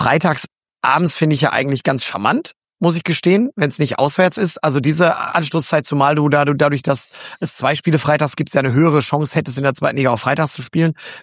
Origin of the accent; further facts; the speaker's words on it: Gelsenkirchen, North Rhine-Westphalia, Germany; ich bin gebürtiger Gelsenkirchener.